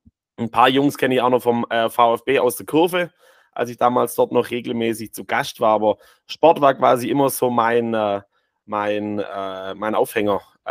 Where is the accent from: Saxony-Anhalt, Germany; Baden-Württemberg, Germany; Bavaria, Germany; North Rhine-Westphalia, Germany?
Baden-Württemberg, Germany; Ich komme hier aus der Ecke Tübingen, habe dann irgendwann gesagt, ich würde gerne wieder nach Hause